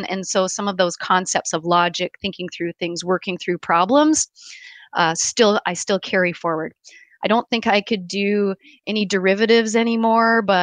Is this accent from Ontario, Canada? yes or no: yes; Port Elgin, Ontario, Canada; I did a lot of growing up in Port Elgin, a small town on Lake Huron, and it was a great place to grow up.